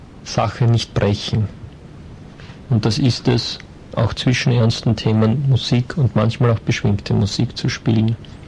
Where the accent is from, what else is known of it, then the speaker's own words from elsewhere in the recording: Austria; einen schöneren Namen könnte man sich ja als Österreicher gar nicht wünschen